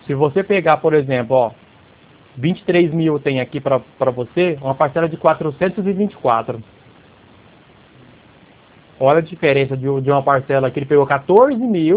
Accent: Dracena, São Paulo, Brazil; Eu sou aqui de Dracena.

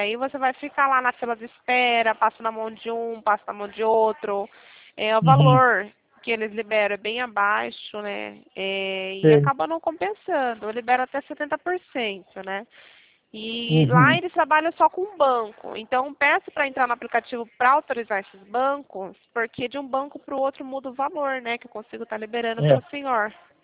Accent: Sorocaba, São Paulo, Brazil; Daqui de Sorocaba

